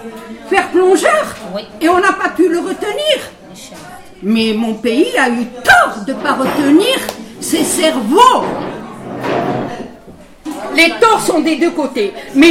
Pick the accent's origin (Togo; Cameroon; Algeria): Algeria; je suis algérienne, franco-algérienne